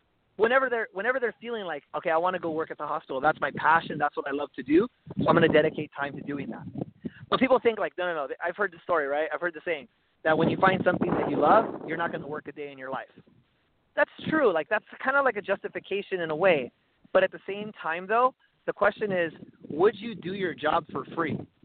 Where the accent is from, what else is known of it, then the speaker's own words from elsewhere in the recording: California, United States; well, I'm from Southern California. So kind of growing up, like listening to people like Steve Harvey and things like